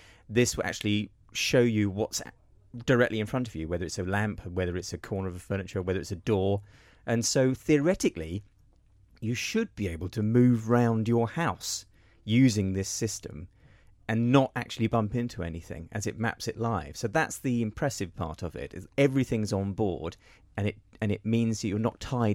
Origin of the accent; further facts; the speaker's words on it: United Kingdom; Well, the demo they used was a dollar bill, but we're British, goddammit, and I didn't want to say that.